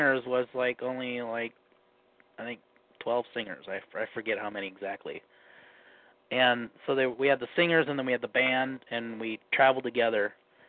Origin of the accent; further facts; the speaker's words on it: Minnesota, United States; accent: Minnesota; also born or lived in California; I lived in California for like 8 or 9 years, and I may have lost some of my accent bit. But when I remember my roommates used to tease me about my accent, my Minnesota accent.